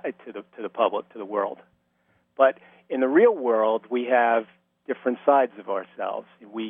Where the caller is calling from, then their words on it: Long Island, New York, United States; from Long Island.